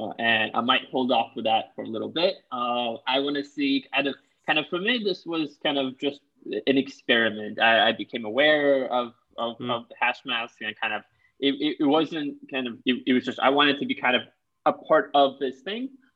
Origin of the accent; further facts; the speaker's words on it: Boston, Massachusetts, United States; I mean, I grew up in Boston. It's very hard to kind of grow up in Boston and not be a big